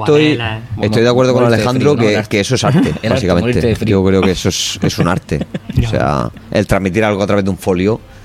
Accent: Catalonia, Spain; Yo soy catalán y soy del Barça, muy del Barça.

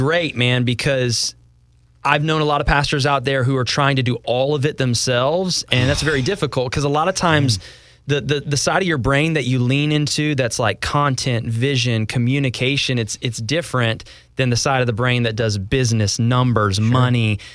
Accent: Charleston, South Carolina, United States; Born in the Midwest, grew up in Charleston, South

